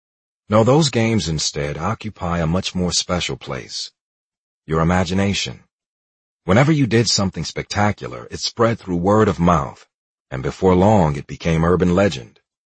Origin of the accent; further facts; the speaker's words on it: South Carolina, United States; You see, I could have been like some of those kids I grew up with in South Carolina, who never thought they could make it as a professional athlete.